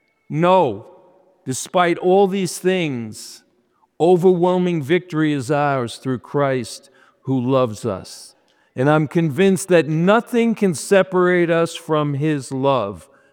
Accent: New York, United States; And I'm from New York and I've ridden that subway many times.

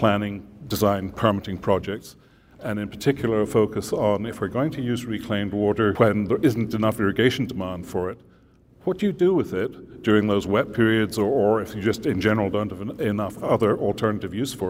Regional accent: Scotland, United Kingdom; also born or lived in Middle East; now in United States; I was born in Scotland and had most of my schooling there.

